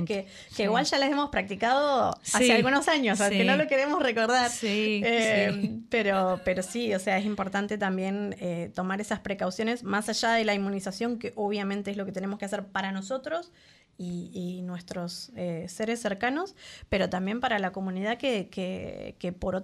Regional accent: Paraná, Entre Ríos, Argentina; Yo siempre incluyo las orillas porque soy de Paraná y vivía sobre la orilla del río.

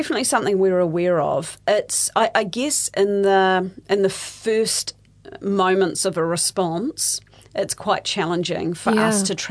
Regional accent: Tauranga, Bay of Plenty, New Zealand; also born or lived in Matamata; I was born in Matamata and my family live in Tauranga. So I went through my high school years in Tauranga, but my family, we've been in the Waikato region for some time.

